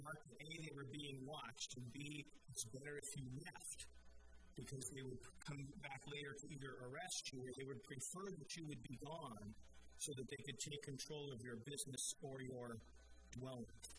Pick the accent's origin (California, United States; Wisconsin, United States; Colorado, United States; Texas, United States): Colorado, United States; Denver; born there; now in Seattle, United States; I'm glad I was born in Denver. I'm glad I live in the Seattle area right now.